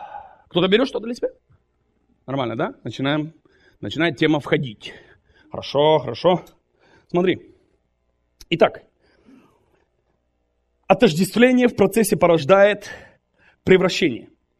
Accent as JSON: {"language": "Russian", "town": "Zaporizhzhia", "region": "Zaporizhzhia Oblast", "country": "Ukraine", "tie": "born there", "said": "Я родился там, на Хортиці."}